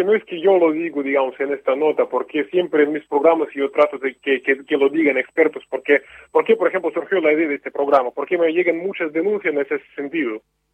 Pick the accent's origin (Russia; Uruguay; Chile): Russia; Spanish is a second language; yo soy ruso, pero debido a mi profesión, ya que más o menos yo domino español